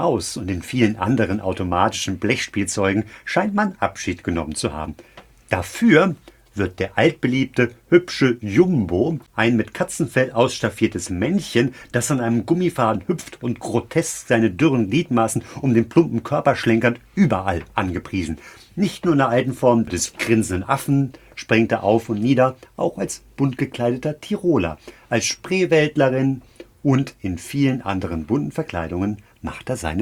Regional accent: Northern Germany, Germany; Das kann ich als Norddeutscher aber mal bestreiten.

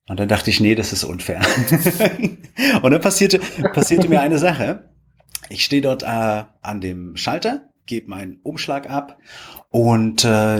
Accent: Potsdam, Brandenburg, Germany; ich komme ja ursprünglich aus Potsdam, ne?

